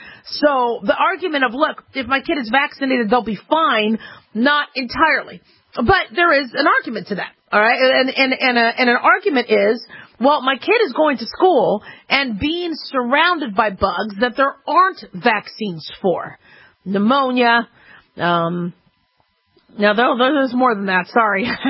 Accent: Phoenix, Arizona, United States; where I actually went to school in Phoenix. I grew up in Phoenix, Arizona.

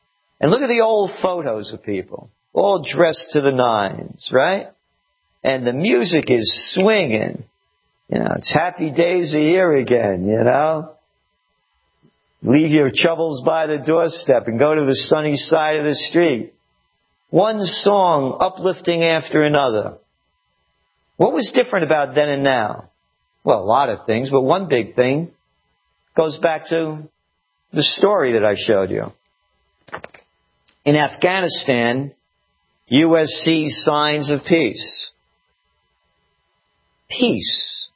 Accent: United States; I am a true American. I'm an American firster at all levels.

